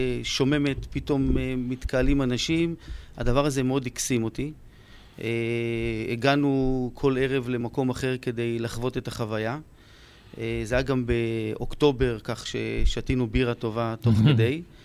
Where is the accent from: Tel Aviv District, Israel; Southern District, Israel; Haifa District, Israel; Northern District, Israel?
Tel Aviv District, Israel; Tel Aviv; now in Alfei Menashe, Israel; מתל אביב, יליד תל אביב, מתגורר באלפי מנשה.